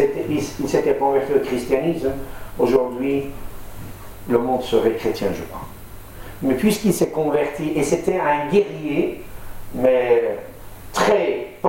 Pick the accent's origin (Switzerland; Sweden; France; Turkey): Turkey; Mardin; French is a second language; Moi, mes parents, ils viennent de Hakai. Je viens de Turabdin, la montagne des serviteurs de Dieu, qu'on appelle, où c'est le centre aujourd'hui de l'église syriaque orthodoxe. Je suis né là-bas, mais mes parents viennent encore de plus loin, de Hakai.